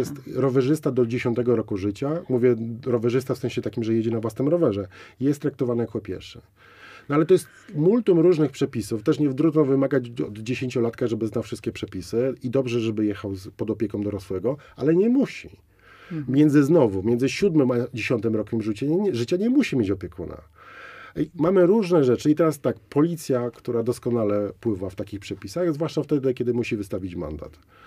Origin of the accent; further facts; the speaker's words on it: Łódź, Łódź Voivodeship, Poland; A robi to człowiek na przykład tak jak ja z Łodzi.